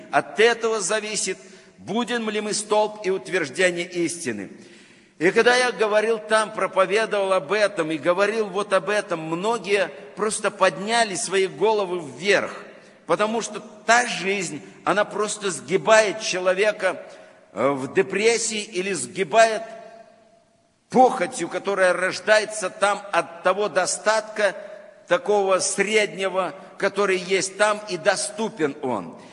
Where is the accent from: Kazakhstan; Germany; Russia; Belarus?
Belarus; Я ему говорю, белорус.